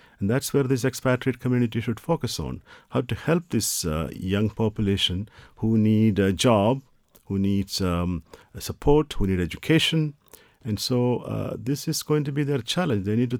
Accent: India; But I am of South Asian origin. I'm originally from India.

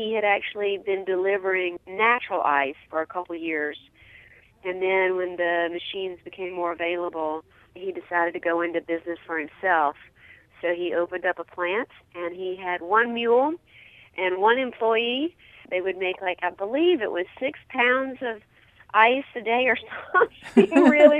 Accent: Mississippi, United States; also born or lived in New Orleans; I was looking for a warehouse to live in Mississippi when I moved back there from New Orleans and couldn't find one. We had the old ice plant, and my uncle had it as an office

